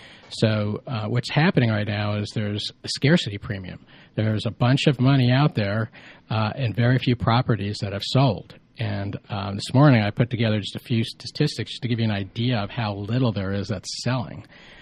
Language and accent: English; New Jersey, United States; moved away as an adult; also born or lived in St. Louis; now in Atlanta, United States; I grew up in New Jersey, and I got my professional start in New York City as well as St. Louis.